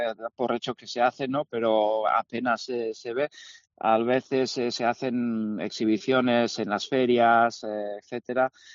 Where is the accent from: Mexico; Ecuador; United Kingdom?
United Kingdom; Cheltenham, South West England; now in Spain; yo nací en Inglaterra, nací en los Cotswolds, en Cheltenham. Mi padre era pastor ahí, entonces mis primeros años yo siempre he vivido con ovejas, entre rebaños grandes.